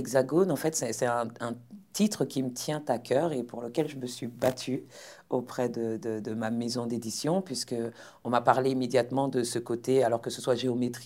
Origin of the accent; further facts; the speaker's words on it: Paris, Île-de-France, France; also born or lived in New York, United States; Je suis né en France hexagonale. Et ensuite, j'ai moi-même longtemps vécu dans les Amériques, notamment aux États-Unis, mais en parcourant d'autres pays des Amériques, notamment la Caraïbe anglophone. Mais j'ai passé près de 10 ans, enfin une dizaine d'années à New York.